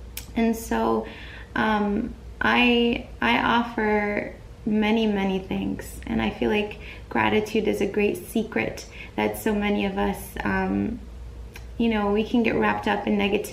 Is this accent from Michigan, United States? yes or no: yes; Flint, Michigan, United States; also born or lived in Saudi Arabia; And I grew up in Flint, Michigan, and that I am an Arab American. My family emigrated to the United States in 1971.